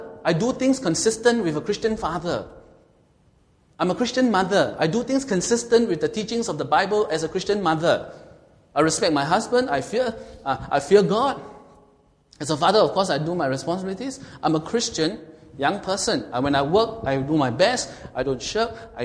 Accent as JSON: {"language": "English", "country": "Singapore", "said": "I swear by the flag of Singapore because I'm a Singaporean."}